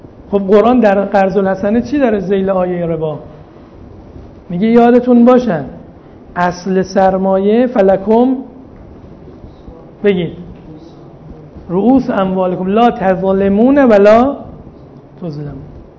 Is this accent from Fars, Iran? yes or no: yes; Shiraz, Fars, Iran; اگر چه همین اصطلاحات در شهر ما شیراز مجاز ممکنه بشه.